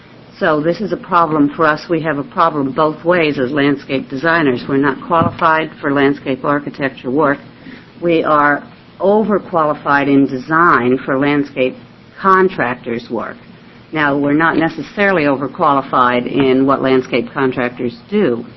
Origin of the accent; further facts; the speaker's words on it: Portland, Oregon, United States; I'm from the Portland area